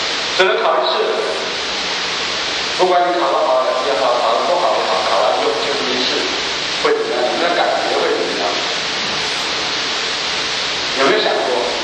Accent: China; 我们中国人，我记得我小时候从来不会说你好

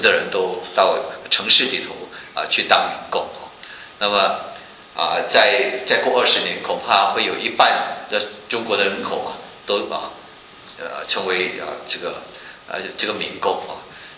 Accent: Malaysia; 我在马来西亚成长，我们就知道马来西亚是一个回教化国家

